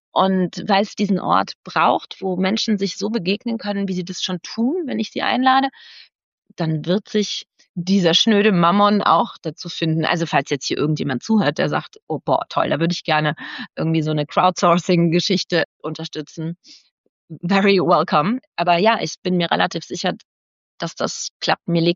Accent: Hesse, Germany; Und ich bin aus dem Rheingau bei Frankfurt und jetzt bin ich im Finchgau. Das sind eben eigentlich ländlich geprägte Gegenden. Aber ich musste aus einem kleinen Dorf unbedingt weg.

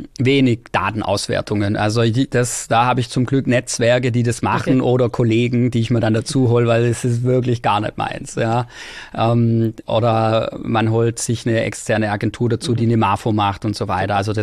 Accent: Baden-Württemberg, Germany; ich komme ja aus dem Schwabenland. Da heißt da, wir können alles außer Hochdeutsch, wie man wahrscheinlich jetzt auch im Zuge des Podcasts gemerkt hat.

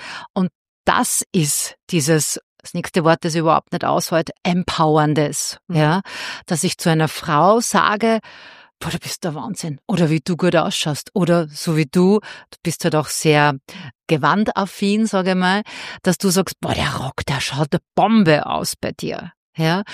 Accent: Austria; Servus Christi, wie man bei uns in Österreich sagt

